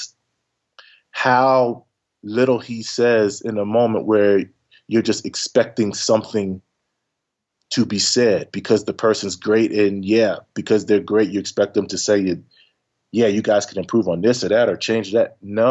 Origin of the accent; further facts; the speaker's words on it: Willingboro, New Jersey, United States; also born or lived in Philadelphia; I'm from Philly, but Willimboro, New Jersey, it's like a small town on the outskirts, 30 minutes away. But it was full of musicians, you know, and other bass players.